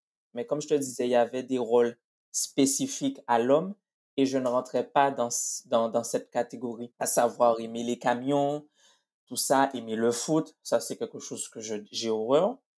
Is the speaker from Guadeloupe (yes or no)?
yes; Guadeloupe; Donc, je suis originaire de l'île de la Guadeloupe. J'ai grandi au départ avec ma mère et ma grand-mère, du côté maternel.